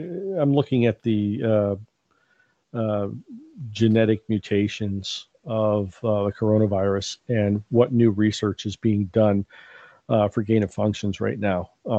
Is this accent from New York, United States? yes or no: yes; New York, United States; Being a New Yorker, I have a list of places.